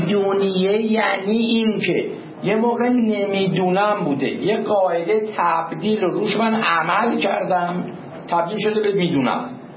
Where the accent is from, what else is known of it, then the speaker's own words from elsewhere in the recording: Tehran, Tehran Province, Iran; born there; یعنی من تو تهران متولد شدم